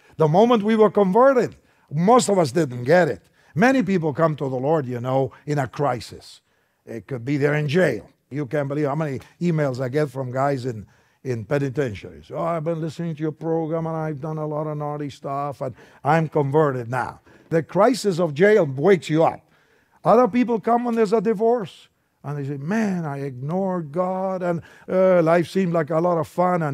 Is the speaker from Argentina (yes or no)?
yes; Argentina; English is a second language; I came from Argentina to go to Multnomah School of the Bible. Now it's a seminary, but I was just a student. I came for 1 year to study